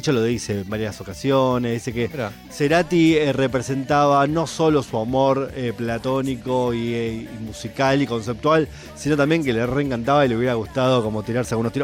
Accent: Buenos Aires, Argentina; Por lo menos en mi barrio, yo soy de Villa Crespo. De Chacarita.

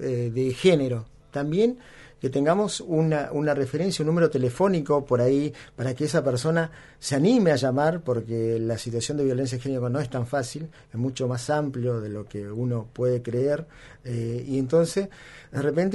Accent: Ushuaia, Tierra del Fuego, Argentina; Por ejemplo, en Ushuaia, yo soy de Ushuaia

